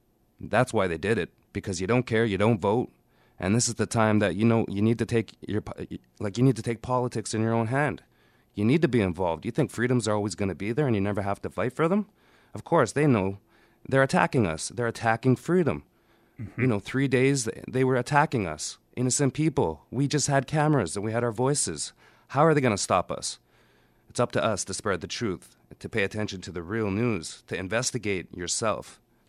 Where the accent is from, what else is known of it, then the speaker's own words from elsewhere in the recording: Canada; As a Canadian, we need to stand up for other Canadians.